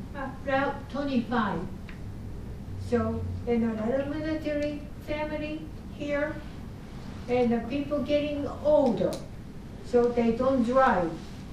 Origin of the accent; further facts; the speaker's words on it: Japan; English is a second language; now in United States; I'm from Japan, but I'm here in almost 70 years.